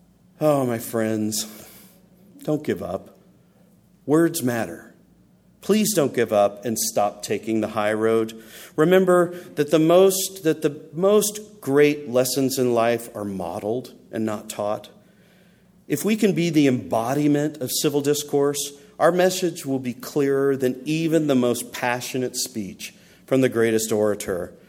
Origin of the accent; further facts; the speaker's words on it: Texas, United States; Now, I grew up in Texas in the 1960s, and I heard that word far too many times.